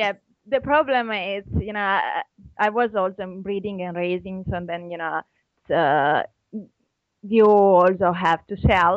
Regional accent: Italy; English is a second language; now in Australia; I'm from Italy

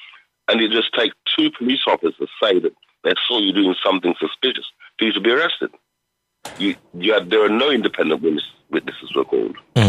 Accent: London, United Kingdom; born or raised there

